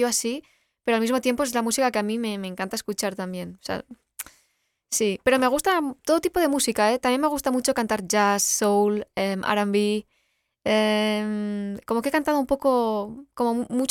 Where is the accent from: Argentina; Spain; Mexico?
Spain; El Pla de Sant Tirs, Catalonia; Yo vivo en Cataluña, muy cerquita de Andorra. Mi pueblo se llama El Pla de Sant Tirs. Está en el Pirineo. O sea, soy un poco Heidi.